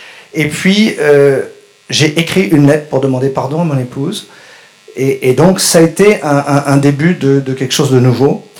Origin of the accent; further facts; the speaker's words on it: France; Je suis français, né dans une famille catholique, j'ai été élevé chez les maristes et les jésuites.